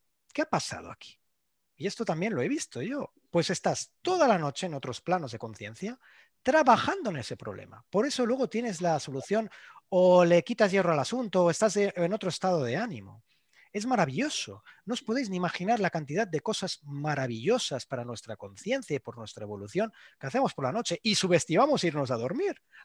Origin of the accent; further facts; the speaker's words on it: Spain; first language Catalan; Spanish is a second language; yo hablo catalán, yo soy catalán parlante, y siempre me hablan en castellano, siempre, en español.